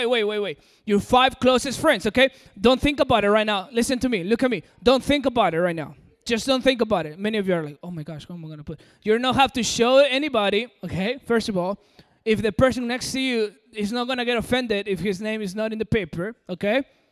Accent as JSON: {"language": "English", "country": "Peru", "tie": "born or raised there", "accent": "American", "said": "When I grew up in Peru, I'm from Peru. I know my accent is pretty American, but, you know. So, I am from Peru."}